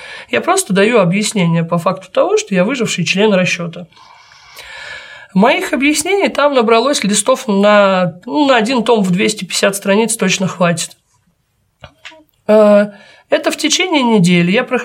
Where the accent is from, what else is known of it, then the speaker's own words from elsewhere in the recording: Saint Petersburg, Russia; Я из Петербурга